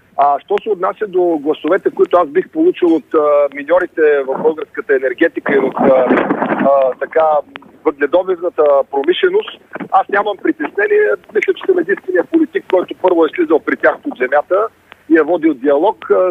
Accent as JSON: {"language": "Bulgarian", "town": "Plovdiv", "region": "Plovdiv Province", "country": "Bulgaria", "tie": "born or raised there", "said": "в родния ми град Пловдив"}